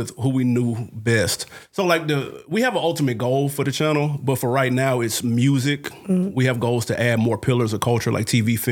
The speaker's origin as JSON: {"language": "English", "region": "the South", "country": "United States", "said": "I'm from the South. So if you look at our early videos, there's a lot of Southern acts."}